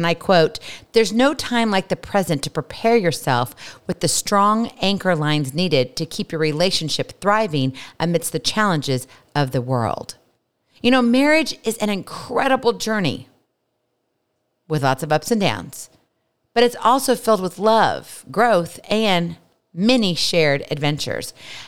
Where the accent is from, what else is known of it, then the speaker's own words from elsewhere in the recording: Hawaii, United States; As you know, I'm from Hawaii.